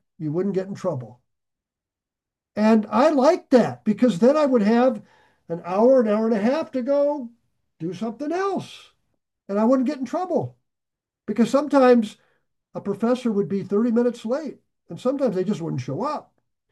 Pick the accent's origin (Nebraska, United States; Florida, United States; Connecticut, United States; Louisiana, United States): Nebraska, United States; also born or lived in California / Texas; I love California, but I came from Nebraska, and California took me a while to adjust.